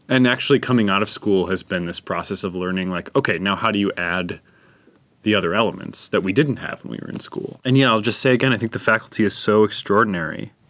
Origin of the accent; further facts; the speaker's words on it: Milwaukee, Wisconsin, United States; I grew up in Milwaukee. I also went to APT as a kid.